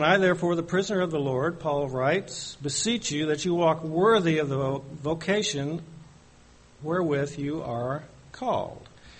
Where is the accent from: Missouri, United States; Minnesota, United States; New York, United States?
Missouri, United States; See, I come from Missouri, so that was what we were always watching.